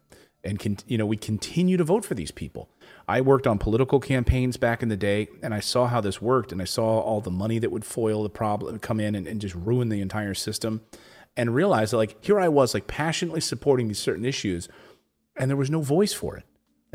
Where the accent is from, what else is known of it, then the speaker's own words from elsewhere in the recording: Philadelphia, Pennsylvania, United States; What you have to understand is I'm a liberal from Philadelphia. That's what I am.